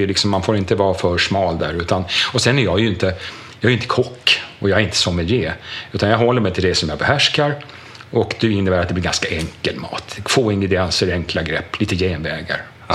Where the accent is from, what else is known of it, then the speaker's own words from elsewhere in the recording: Fårö, Gotland, Sweden; also born or lived in Gothenburg; Jag är född i Göteborg, för min mamma bodde där när hon träffade pappa. Men jag sen 10 dagars ålder så har jag vuxit upp på Fåre. På en gård som heter Langhammar som ligger längst ut på nordvästra spetsen.